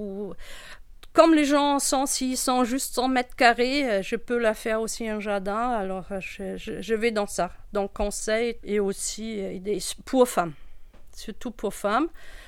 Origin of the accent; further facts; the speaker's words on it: Northern Germany, Germany; French is a second language; D'origine, je viens de Nord d'Allemagne. Moi, j'entends pas que je parle avec un accent, d'ailleurs.